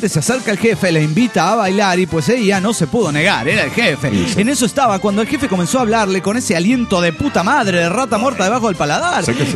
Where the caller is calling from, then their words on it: New Jersey, United States; de New Jersey.